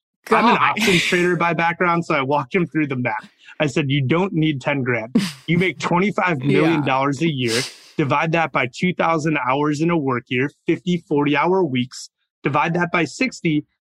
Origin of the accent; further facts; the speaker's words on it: Chicago, Illinois, United States; So I grew up in Chicago. And despite like going to Duke, I'm actually a hockey player more than a basketball player.